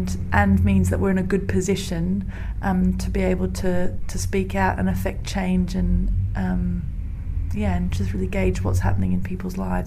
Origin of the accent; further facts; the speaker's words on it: Australia; moved away as an adult; now in London, United Kingdom; I'm from Australia originally, and I nursed out there for a year. I did my training out there and then moved to London about 8 years ago now.